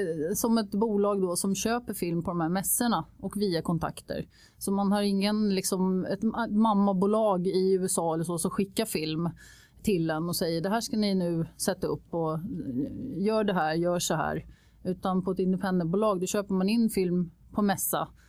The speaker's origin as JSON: {"language": "Swedish", "town": "Trollbäcken", "region": "Stockholm County", "country": "Sweden", "tie": "born or raised there", "said": "Jag är en Trollbäcken hemvändare kan man väl säga. Jag är uppväxt i Trollbäcken och vände tillbaka här för ungefär 5 år sedan."}